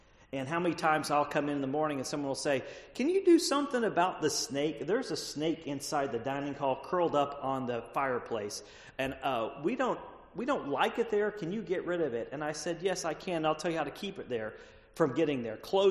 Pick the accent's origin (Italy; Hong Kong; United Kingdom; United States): United States; Texas; now in North Carolina, United States; I grew up in East Texas where we have cotton mouths, water moccasins.